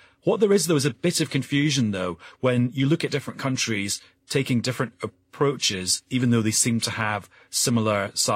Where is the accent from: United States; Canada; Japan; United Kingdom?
United Kingdom; now in Belgium; I'm a British citizen, but I've been living in the Schengen zone for 2.5 years.